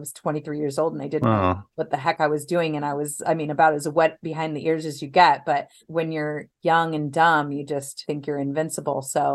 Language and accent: English; Van Nuys, California, United States; born there; also born or lived in Orange County / Temecula / San Diego; But yeah, I was born in Van Nuys, California.